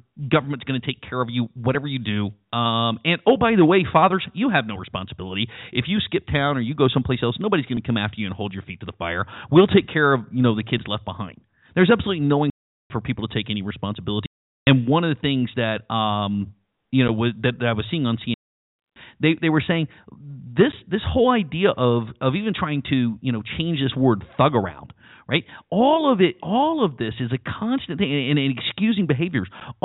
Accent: the South, United States; Look, I grew up in the South during the time of, you know, the whole change, right? In the whole civil rights.

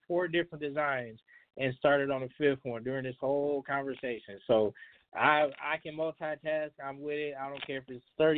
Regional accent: Milwaukee, Wisconsin, United States; Like, nah, I'm from Milwaukee. So I support, you know, I support anything Milwaukee. I support anything Wisconsin.

